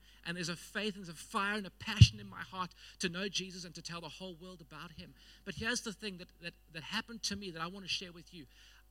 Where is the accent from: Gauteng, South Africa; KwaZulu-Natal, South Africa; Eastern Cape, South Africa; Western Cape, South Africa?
Western Cape, South Africa; Cape Town; I grew up in Cape Town in Rondebosch in the southern suburbs.